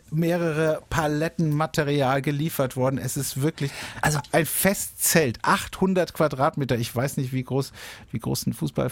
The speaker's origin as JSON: {"language": "German", "region": "Baden-Württemberg", "country": "Germany", "said": "Ist immer ein Feiertag bei uns in Baden-Württemberg."}